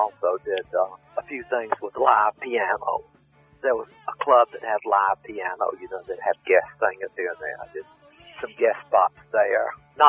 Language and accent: English; Savannah, Georgia, United States; Grew up in Savannah, Georgia, land of the oleanders and the wisteria, the Spanish moss.